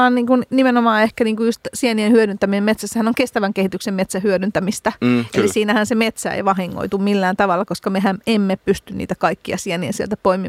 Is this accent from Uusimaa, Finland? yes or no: yes; Helsinki, Uusimaa, Finland; itsekin kun olen Helsingistä kotoisin, en ole sienestänyt ikinä enkä tunnista yhtään sientä.